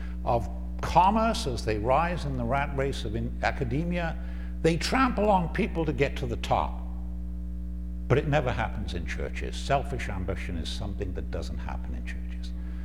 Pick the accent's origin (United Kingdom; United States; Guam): United Kingdom; Wales; in the churches in which I grew up in Wales